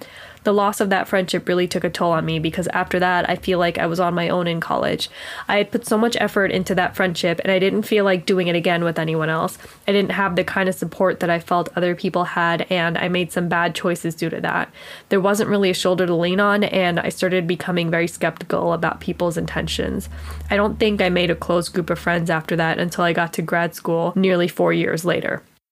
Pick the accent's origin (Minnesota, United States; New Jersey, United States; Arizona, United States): New Jersey, United States; Edison; I'm from Edison, New Jersey, and I'm 25 years old.